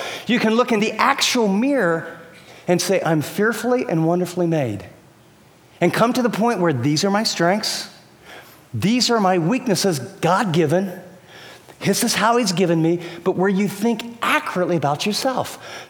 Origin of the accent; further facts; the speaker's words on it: California, United States; for me too, I'm from California and, you know, I got a tie on and a coat and I'm totally uncomfortable just in how I'm dressed